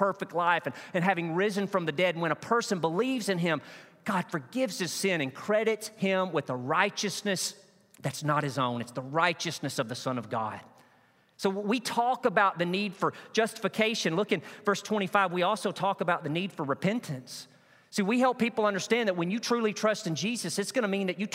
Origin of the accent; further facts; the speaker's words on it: Arkansas, United States; I heard this growing up in Arkansas.